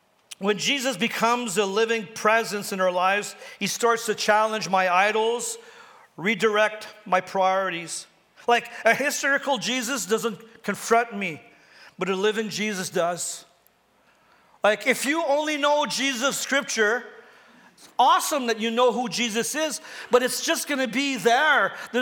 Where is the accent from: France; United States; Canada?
Canada; Ontario; I grew up in Northern Ontario where they did wood drafting.